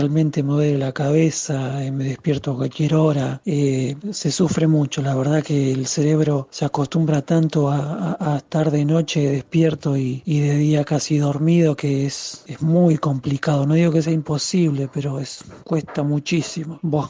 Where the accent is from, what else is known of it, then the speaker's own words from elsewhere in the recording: Buenos Aires, Argentina; soy de Buenos Aires.